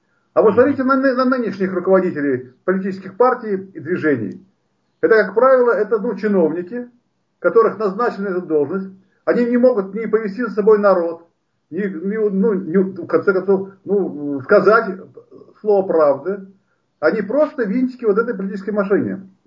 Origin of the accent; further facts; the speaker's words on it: Latvia; Ну, я латыш, да?